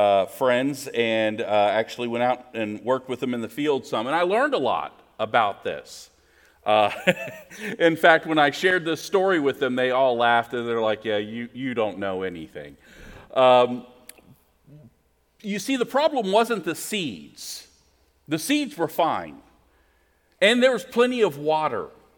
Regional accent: Washington, District of Columbia, United States; I grew up in the Washington, D.C. area, so kind of a city boy, never really had a garden.

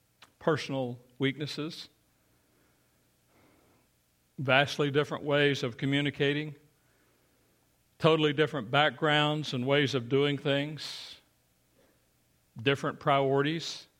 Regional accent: Kentucky, United States; in the little church that I grew up in Eastern Kentucky

